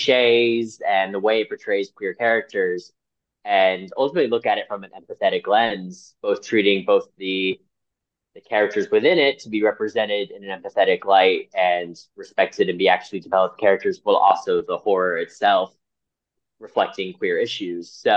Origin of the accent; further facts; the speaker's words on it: United States; now in United Kingdom; I'm from the States. I knew I wanted to get out of the States to expand my horizons.